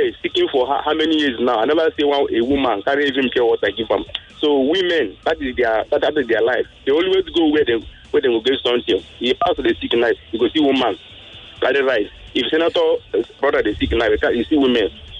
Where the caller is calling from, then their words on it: Apapa, Lagos, Nigeria; I'm calling from Apapa.